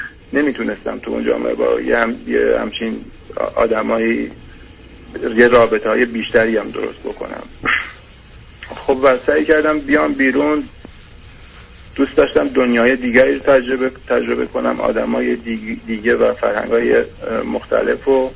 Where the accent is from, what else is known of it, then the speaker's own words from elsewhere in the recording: Iran; من 31 سالم هست، در یک خانواده سنتی پرجمعیت در یه شهر کوچیک در ایران متولد شدم و اونجا بزرگ شدم.